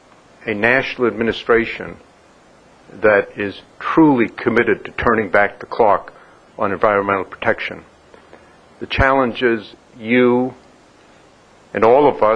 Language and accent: English; Waterville, Maine, United States; I grew up in Waterville on the banks of the Kennebec River.